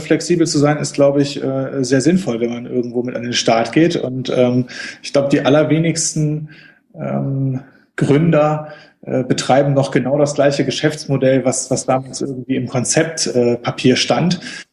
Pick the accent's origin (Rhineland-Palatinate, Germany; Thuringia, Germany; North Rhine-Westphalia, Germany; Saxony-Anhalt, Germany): North Rhine-Westphalia, Germany; Ratingen; also örtlich komme ich aus Rating, das ist so zwischen Düsseldorf und Essen, das ist jetzt so geografisch.